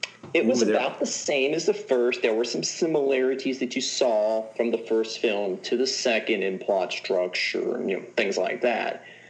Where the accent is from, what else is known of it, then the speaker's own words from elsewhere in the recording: the South, United States; I'm being from the South, too.